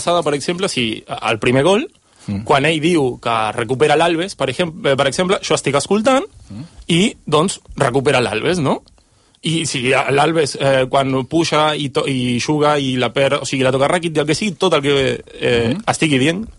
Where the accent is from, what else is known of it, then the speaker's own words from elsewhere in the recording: Argentina; now in Spain; jo sóc argentí, porto 8-9 anys aquí a Catalunya